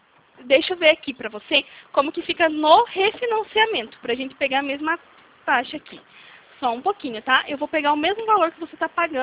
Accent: Guarapuava, Paraná, Brazil; Sou de Guarapuava, isso.

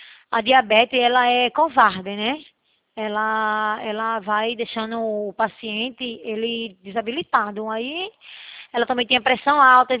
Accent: Recife, Pernambuco, Brazil; Eu moro aqui no Recife. Eu sou do Recife.

